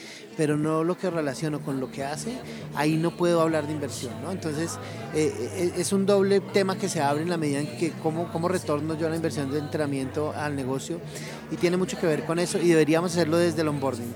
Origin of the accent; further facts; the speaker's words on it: Colombia; aunque no soy mexicano, soy colombiano